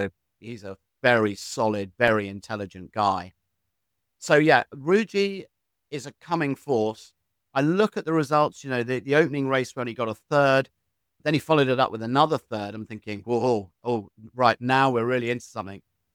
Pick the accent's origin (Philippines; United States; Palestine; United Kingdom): United Kingdom; I think really the Brits should have been first or second, but I am British, so I would say that.